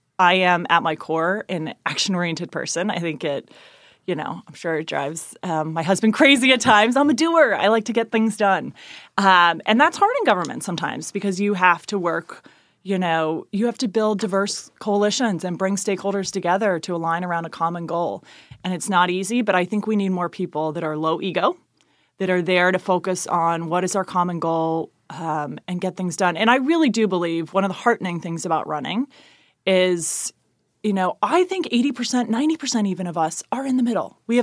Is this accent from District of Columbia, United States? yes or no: no; Cincinnati, Ohio, United States; So I'm a mom who lives in Clifton, born and raised here in Cincinnati. I grew up in Pleasant Ridge and went to Nativity for grade school and Ursuline for high school.